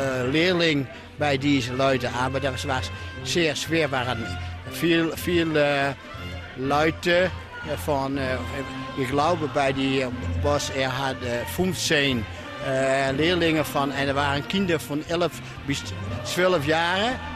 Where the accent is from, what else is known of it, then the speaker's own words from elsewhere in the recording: Leeuwarden, Friesland, Netherlands; German is a second language; Ich komme von Leeuwarden aus Friesland in den Niederlanden.